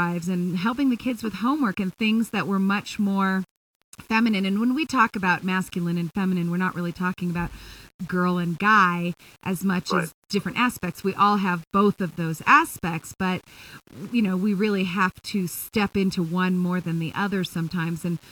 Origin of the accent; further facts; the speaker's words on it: Los Angeles, California, United States; And now joining the conversation from my hometown in Los Angeles